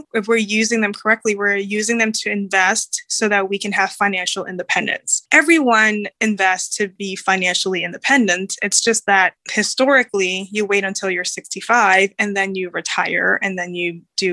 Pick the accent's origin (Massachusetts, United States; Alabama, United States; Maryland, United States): Maryland, United States; also born or lived in Los Angeles; Now I'm actually back in Maryland in my home state and I'm coming up towards the end of a work contract.